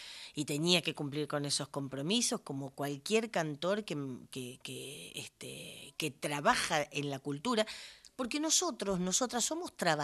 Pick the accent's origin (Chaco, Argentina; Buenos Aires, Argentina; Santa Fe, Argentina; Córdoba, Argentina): Buenos Aires, Argentina; born there; Capital Federal. Lo que pasa es que la gente cree, como yo arrastro las R y más o menos, entonces la gente dice, está minada, provinciana. Pero nací en la maternidad del Hospital Italiano.